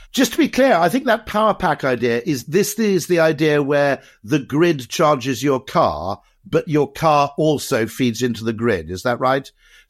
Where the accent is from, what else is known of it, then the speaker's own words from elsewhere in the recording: Wales, United Kingdom; Because I know I come from Wales.